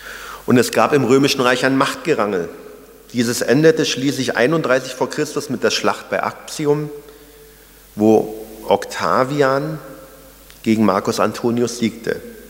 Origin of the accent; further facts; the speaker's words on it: East Germany, Germany; Ich bin in der DDR groß geworden.